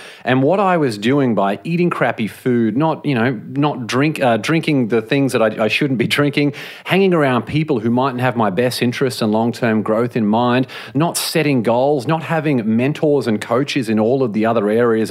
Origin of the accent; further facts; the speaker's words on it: Australia; So yeah, I grew up in Australia